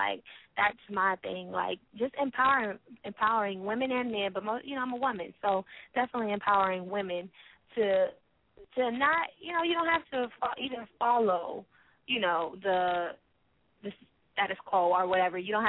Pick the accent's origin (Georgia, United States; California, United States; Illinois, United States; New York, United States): California, United States; Watts; I get a lot of prejudgments because I'm from Watts.